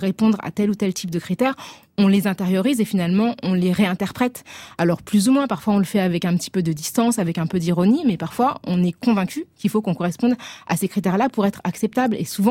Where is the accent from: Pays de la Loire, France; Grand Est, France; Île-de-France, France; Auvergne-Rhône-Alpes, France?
Île-de-France, France; Paris; Et je suis l'une d'elles, je suis née à Paris, j'y ai grandi